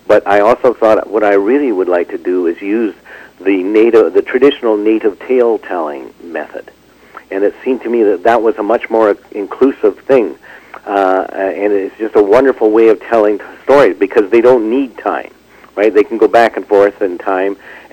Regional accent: British Columbia, Canada; Pretty well all through the Fraser Valley.

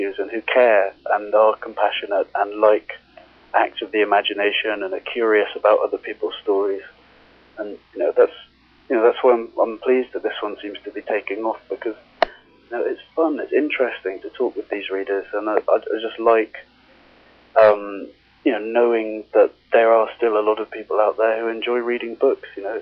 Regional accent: England, United Kingdom; whether I, as a an English man who's white, have the right to write from the point of view of a young Nigerian girl

